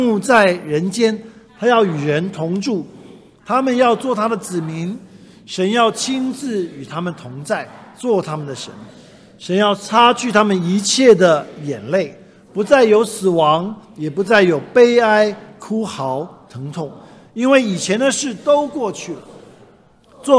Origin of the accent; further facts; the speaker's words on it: Anxi, Fujian, China; 我们家是在厦门旁边的一个山城，叫做安溪。很多人说这是什么地方出铁观音的有没有喝茶的人知道安溪铁观音，那就是我的家乡